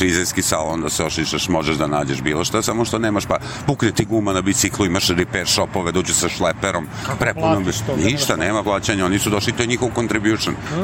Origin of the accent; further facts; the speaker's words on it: Serbia; kao Srbi smo pa da dobijemo WC, da peremo